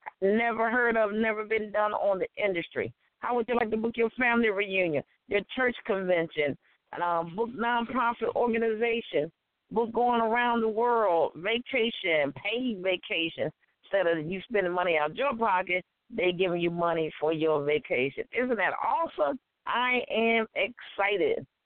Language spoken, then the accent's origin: English; Chicago, Illinois, United States; My number is 312. I'm from Chicago.